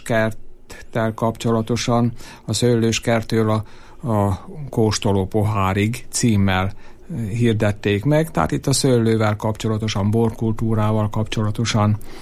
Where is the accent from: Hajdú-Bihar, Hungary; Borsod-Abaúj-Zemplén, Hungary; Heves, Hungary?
Heves, Hungary; Feldebrő; Aktív koromban Feldebrőn éltem, feldebrői születésű vagyok, 60 éves koromig tulajdonképpen ott éltem, és ott dolgoztam.